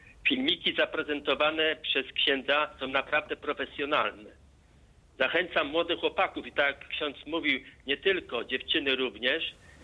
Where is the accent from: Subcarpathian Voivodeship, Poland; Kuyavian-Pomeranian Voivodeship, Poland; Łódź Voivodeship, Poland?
Kuyavian-Pomeranian Voivodeship, Poland; Bydgoszcz; now in Poznań, Poland; Ja mam 62 lata, pochodzę z Bydgoszczy. Kończyłem technikum drzewne w Bydgoszczy